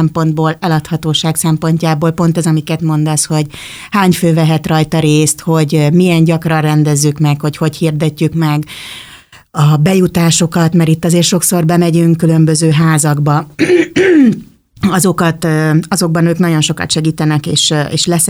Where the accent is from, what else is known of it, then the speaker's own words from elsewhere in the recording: Budapest, Hungary; born there; én a Józsefvárosba születtem